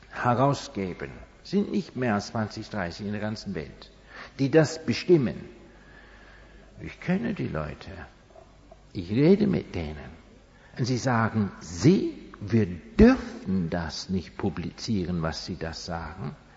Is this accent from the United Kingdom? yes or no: yes; England, United Kingdom; German is a second language; Denn das Land, wo ich herkomme, England, war ein sehr, sehr christliches Volk.